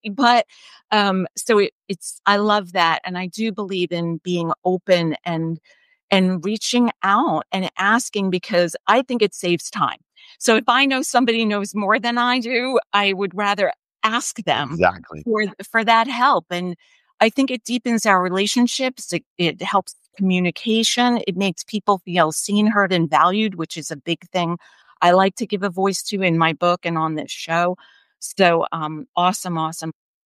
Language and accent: English; New York, United States; And I think for me, I'm a New Yorker, right? So I move in a rapid speed.